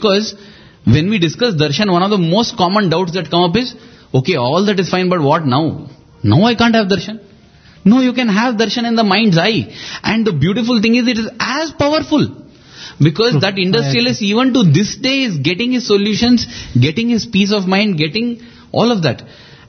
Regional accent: Karnataka, India; first language Kannada; English is a second language; And I felt very happy that Swami, because Kannada is my mother tongue, you are telling this.

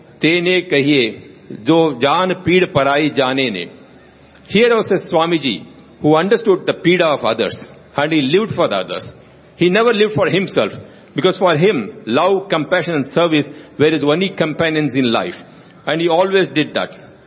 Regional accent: Anantapur, Andhra Pradesh, India; because I'm from Anantapur.

